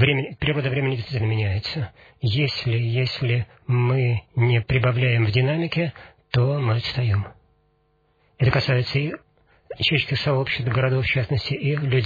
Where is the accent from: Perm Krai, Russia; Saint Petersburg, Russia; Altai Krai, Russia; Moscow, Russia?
Perm Krai, Russia; Perm; уважаемые пермяки, но мне так кажется, я сам пермяк.